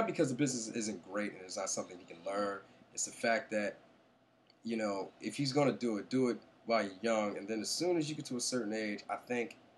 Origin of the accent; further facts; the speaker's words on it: Philadelphia, Pennsylvania, United States; they sent me to this acting class with this man, Rodney Robb, in Philadelphia, because I'm from Philly.